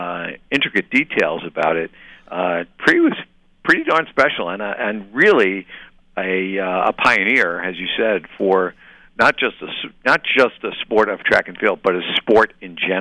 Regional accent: East Coast, United States; Well, even as a kid and growing up on the East Coast

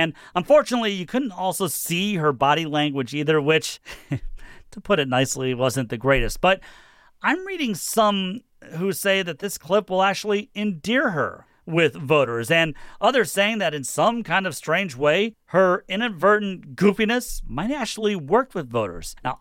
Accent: Michigan, United States; I'm from Michigan. I was born in Michigan.

